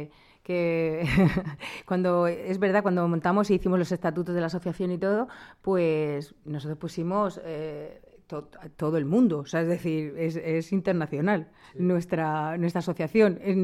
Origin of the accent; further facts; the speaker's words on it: Rincón de Bonanza, Valencian Community, Spain; además es de mi pueblo, del Reguero de Bonanza, del Rincón de Bonanza